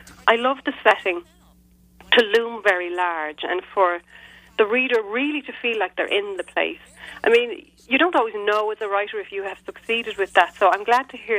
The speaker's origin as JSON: {"language": "English", "town": "Dublin", "region": "Leinster", "country": "Ireland", "tie": "born or raised there", "said": "I think it may be the fact that I was brought up in Dublin"}